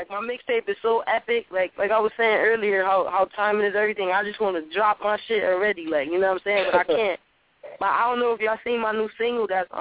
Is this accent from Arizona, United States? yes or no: no; Connecticut, United States; Like, sometimes it is because I'm from Connecticut.